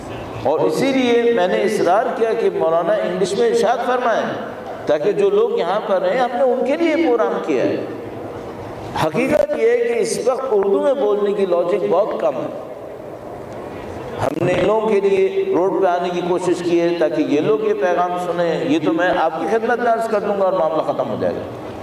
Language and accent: Urdu; Pakistan; چونکہ میں پاکستان سے آیا ہوں، آپ کے بھائیوں اور آپ کی بہنوں نے وہاں پر یہی کیا ہے.